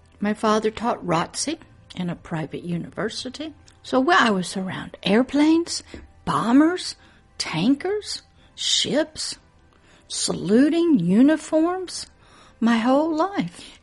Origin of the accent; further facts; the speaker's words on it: Moffett Field, California, United States; born there; In fact, I was born on Moffett Air Force Base, Field, California. I was military issue.